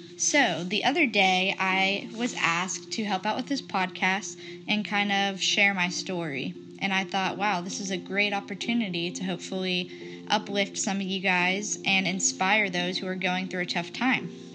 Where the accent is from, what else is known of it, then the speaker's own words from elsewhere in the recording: Winter Haven, Florida, United States; Now, I'm originally from Winter Haven, Florida, a small town about 40 minutes outside of Orlando.